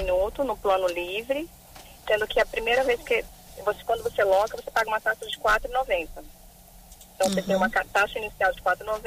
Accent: Espírito Santo, Brazil; A gente é pioneira, nós duas somos capixabas e o projeto é 100% capixaba.

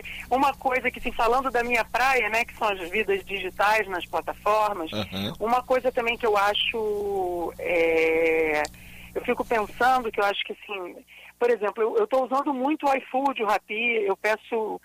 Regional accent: Niterói, Rio de Janeiro, Brazil; mas eu não sou carioca, eu sou Papa Goiaba.

